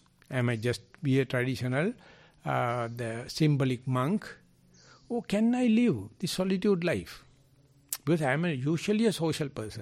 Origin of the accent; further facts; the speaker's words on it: United Kingdom; I came, we respect you in such a way, we being British, colonized your country. I apologize for our nation.